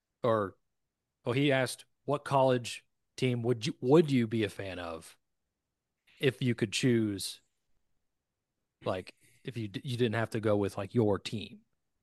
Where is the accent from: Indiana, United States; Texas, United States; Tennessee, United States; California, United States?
Tennessee, United States; Knoxville; because I grew up in Knoxville